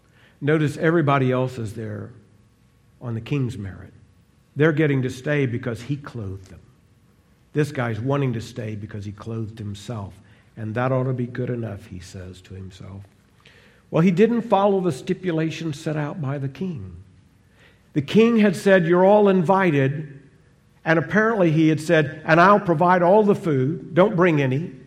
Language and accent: English; Arkansas, United States; I remember I was the hillbilly from Arkansas, and then I was in there with criminals from Detroit that were going to prison if they didn't go in the army.